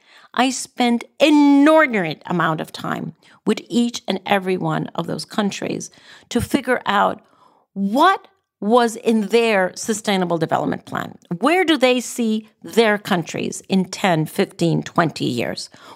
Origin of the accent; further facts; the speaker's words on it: Costa Rica; So even in Costa Rica, my home country, 2015 plus 5 is 2020.